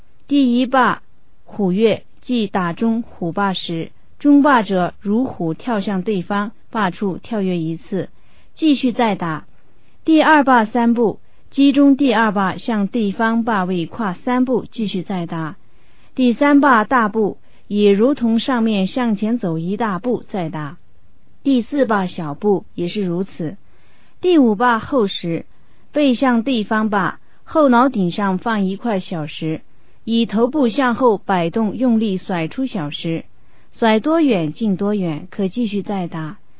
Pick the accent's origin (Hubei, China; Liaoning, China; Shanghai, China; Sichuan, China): Sichuan, China; Derong; 这里是我家乡康南德荣地区的打法，我小时候经常爱玩的一种民间体育